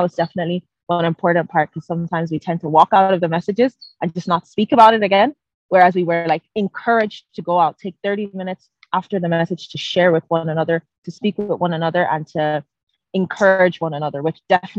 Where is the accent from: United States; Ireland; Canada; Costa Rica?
Ireland; Galway, Connacht; I'm from Galway and I'm a student currently studying law and Spanish in the University of Galway. And I'm part of the United Church of Galway.